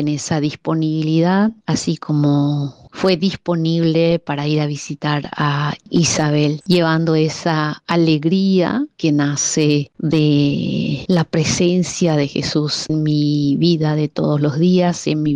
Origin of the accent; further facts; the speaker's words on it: Paraguay; now in Bolivia; Soy misionera paraguaya de esta congregación aquí en Bolivia, desde hace 2 años y 4 meses.